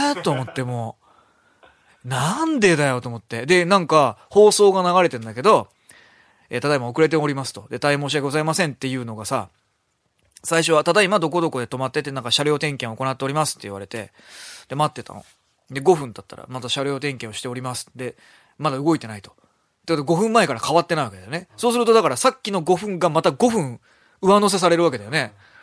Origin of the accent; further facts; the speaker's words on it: Saitama, Japan; 俺埼玉県民ですけど、池袋とか渋谷とかすげえ近いイメージなんですけど